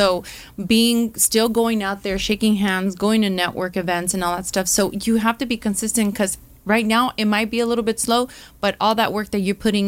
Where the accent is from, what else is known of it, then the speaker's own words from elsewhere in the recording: Santa Ana, California, United States; I grew up in Santa Ana and my parents never owned a home.